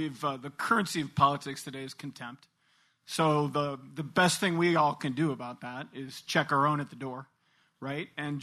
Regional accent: Ann Arbor, Michigan, United States; I grew up in Ann Arbor, Michigan.

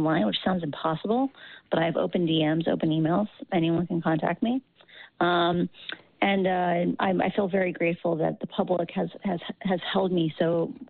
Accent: Midwest, United States; I grew up in the Midwest, so getting attention is actually like a thing I avoid.

